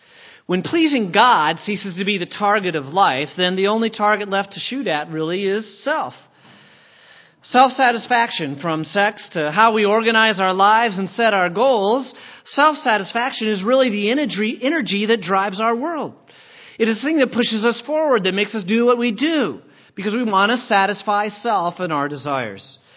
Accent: United States; I can say this because I'm an American.

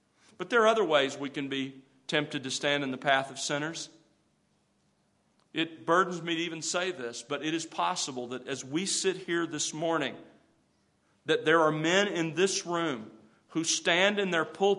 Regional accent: Alabama, United States; When I was growing up in South Alabama, where I grew up there on the Gulf of Mexico, our family owned an old World War II Jeep.

